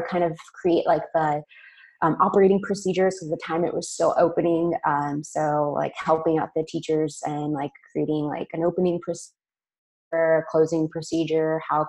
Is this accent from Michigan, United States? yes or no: no; Las Vegas, Nevada, United States; I'm from Las Vegas. So I went to UNLV for their hospitality program.